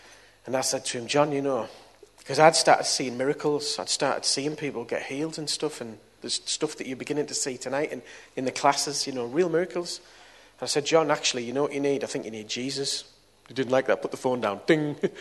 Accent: Middlesbrough, North East England, United Kingdom; I've been a Christian since I was 18. I was brought up round here, as you can hear from my accent. And a Teesside lad, Middlesbrough lad. And I became a Christian when I was 18.

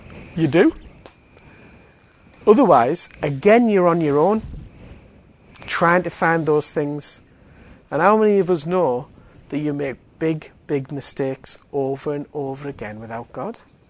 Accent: Billingham, North East England, United Kingdom; But I remember I was 8, we grew up in Billingham, and we first got a colour television.

